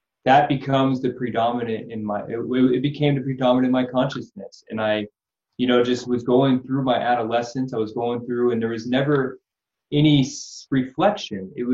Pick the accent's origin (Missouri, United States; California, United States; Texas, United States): California, United States; Belmont; I came through Palo Alto, so I grew up in Belmont, actually, right down the street from you.